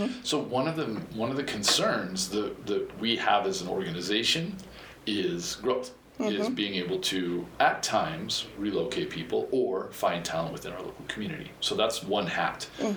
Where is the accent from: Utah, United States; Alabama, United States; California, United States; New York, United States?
Utah, United States; Ogden; now in St. George, United States; I was born and raised in Ogden, Utah area, and married a girl from my high school, and we moved to St. George together in 97.